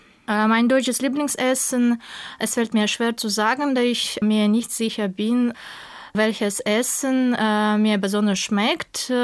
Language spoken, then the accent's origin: German; Tashkent, Uzbekistan; German is a second language; Ich komme aus Usbekistan, aus Taschkent. Das ist die Hauptstadt von Usbekistan, wo ich auch geboren wurde, wo ich lebe und wo ich arbeite. Ich bin geboren im Jahr 1982